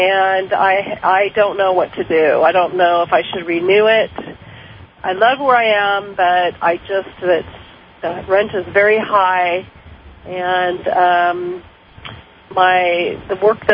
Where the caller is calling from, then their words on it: California, United States; it's East Bay in California.